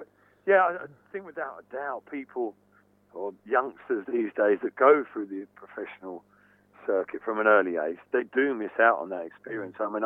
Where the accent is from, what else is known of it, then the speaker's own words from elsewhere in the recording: Epsom, South East England, United Kingdom; When I was brought up in Epsom